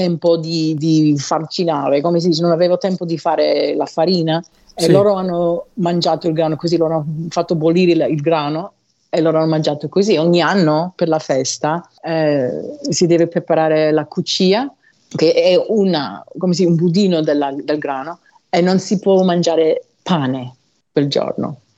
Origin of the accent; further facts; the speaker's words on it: Sicily, Italy; io ho l'approccio, io proprio siciliano, no?